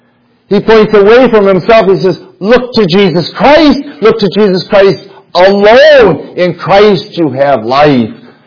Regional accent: Michigan, United States; In the church that I grew up in Michigan

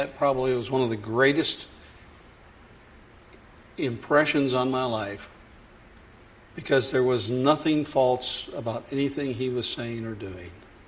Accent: United States; now in Brazil; Because I'm an American, everybody wants to take advantage of me.

